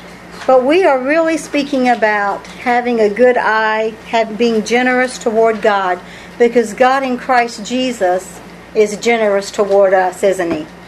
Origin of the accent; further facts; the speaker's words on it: Southern United States, United States; accent: southern; And I spell it because of my southern accent.